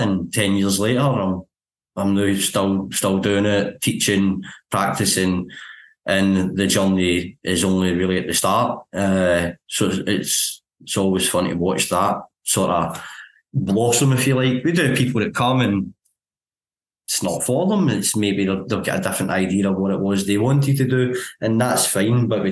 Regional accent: Scotland, United Kingdom; well, I'm Scottish first and Japanese second then, because my English is terrible, let alone my Japanese.

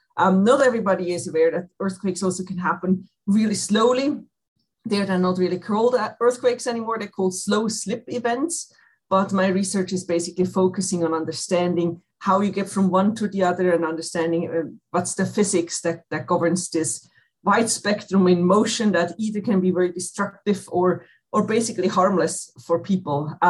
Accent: Switzerland; English is a second language; moved away as an adult; now in United States; As you probably can hear, I'm not from America. I'm from Switzerland.

